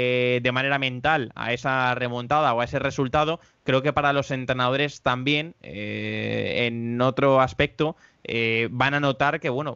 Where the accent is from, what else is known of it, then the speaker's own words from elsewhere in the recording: Madrid, Community of Madrid, Spain; somos los dos de Madrid